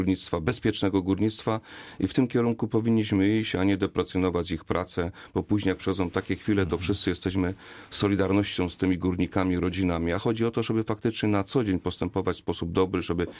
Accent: Gliwice, Silesian Voivodeship, Poland; Jestem ze Śląska, jestem z Gliwic, mieszkam niedaleko kopalni.

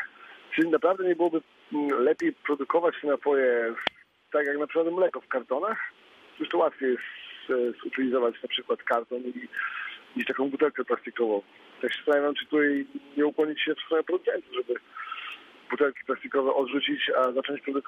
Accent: Jelenia Góra, Lower Silesian Voivodeship, Poland; Jestem z Jeleniej Góry akurat, ale przez chwilę jestem z Poznaniem

